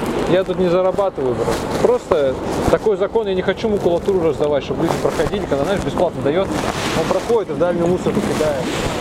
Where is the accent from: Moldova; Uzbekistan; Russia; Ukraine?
Ukraine; Sevastopol; Я, брат, вообще не с этого же города. Я с Севастополя.